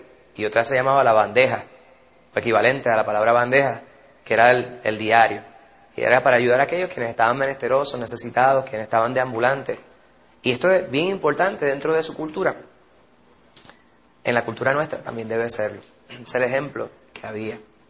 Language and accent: Spanish; New York, United States; born there; Yo nací en Nueva York, New Yorkican